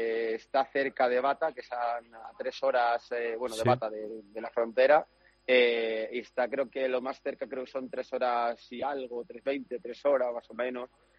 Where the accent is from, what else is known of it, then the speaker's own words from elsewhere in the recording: Spain; yo me crié en España, al final es otra cultura totalmente diferente